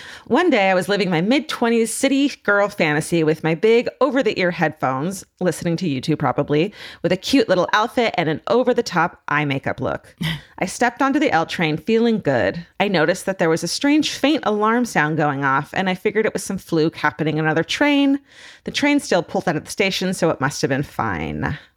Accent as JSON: {"language": "English", "region": "California", "country": "United States", "tie": "born or raised there", "said": "I'm from Southern California, where I went to UC Irvine and worked at the little dingy discount Woodbridge movie theater, where I fucking literally grew up watching movies."}